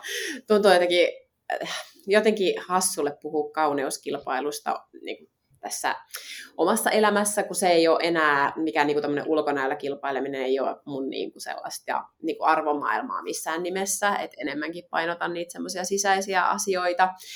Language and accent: Finnish; Mikkeli, South Savo, Finland; now in Helsinki, Finland; mä oon tosiaan nyt tällä hetkellä niin 32-vuotias ja oon alun perin Mikkelistä kotoisin, eli Mikkelissä oon syntynyt ja siellä varttunut, käynyt koulut. Ja lukion jälkeen sitten mä muutin tänne Helsinkiin opiskelemaan bioanalytiikkaa.